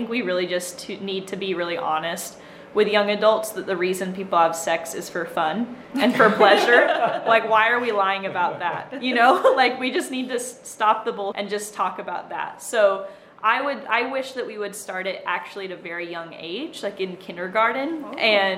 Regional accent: Tennessee, United States; Yeah, I grew up in Tennessee, so very conservative background, actually had no access to sex education.

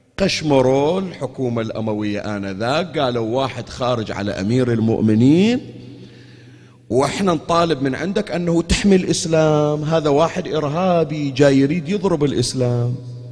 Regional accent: Bahrain; يسائلون أنت من وين، يقول أنا I'm from Bahrain. Where is Bahrain? Arabian Gulf. Which Gulf? Middle East. أي Middle East؟ ما يدرون أصلا موقعنا في الخارطة وين صاير

